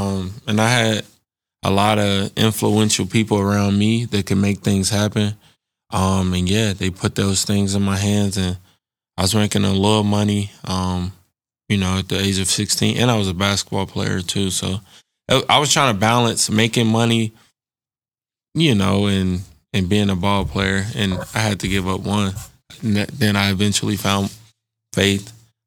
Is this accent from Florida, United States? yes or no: no; Indianapolis, Indiana, United States; also born or lived in Evansville; I was born in Evansville, raised in Indianapolis.